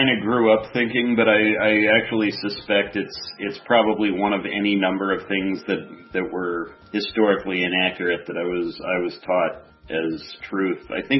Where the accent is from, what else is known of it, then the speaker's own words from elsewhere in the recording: the American West, United States; Buckaroos and I'm from the American West, so...